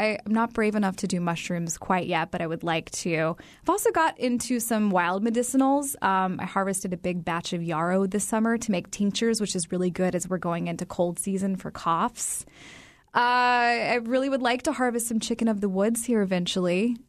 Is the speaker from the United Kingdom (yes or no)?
no; Tennessee, United States; but I grew up in Tennessee, so we didn't have fresh, beautiful, wild-caught salmon.